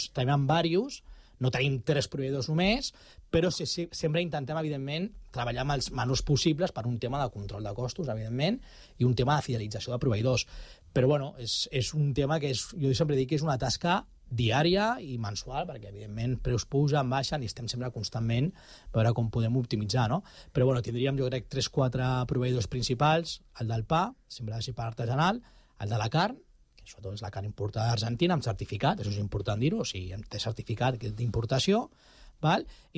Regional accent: Catalonia, Spain; hi havia un repte de que som catalans

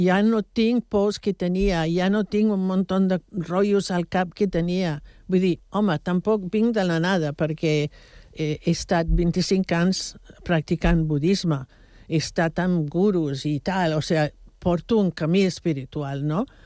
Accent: England, United Kingdom; la meva infància a Anglaterra, que vivia al camp, el meu pare era teixidor, i jo vivia en un ambient d'arbres

